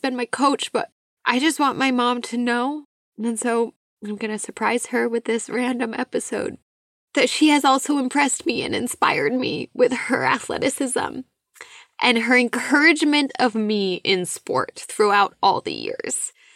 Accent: Massachusetts, United States; I grew up in Massachusetts, so we weren't like kind of more inland Massachusetts too

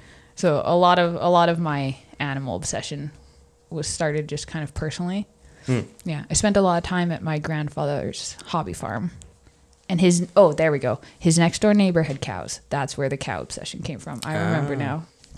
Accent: Canada; I'm from Canada, but I'm an awful Canadian

